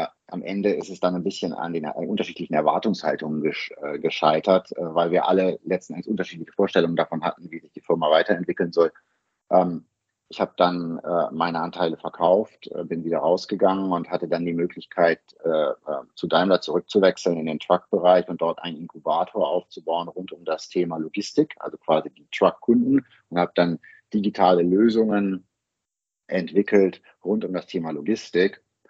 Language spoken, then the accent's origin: German; Bremen, Germany; Ursprünglich komme ich aus Bremen, also aus Norddeutschland, habe aber technische BWL in Stuttgart studiert